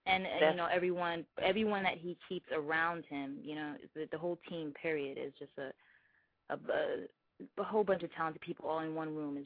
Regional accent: Bridgeport, Connecticut, United States; from Connecticut, Bridgeport.

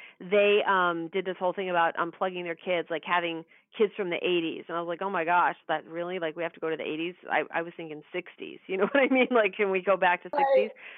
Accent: Kentucky, United States; I lived in Kentucky. Everybody that knows me knows I'm from Kentucky. I've never been to the Derby.

